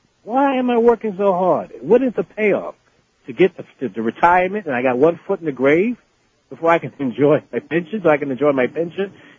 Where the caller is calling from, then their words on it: Brooklyn, New York, United States; Hello, hi … I'm calling from Brooklyn.